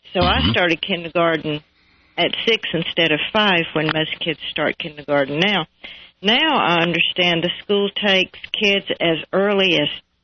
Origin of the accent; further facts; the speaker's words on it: Dunkirk, New York, United States; born there; also born or lived in South Carolina; I was born in Dunkirk, New York. And that's not too terribly far from the snow capital of the world in Buffalo.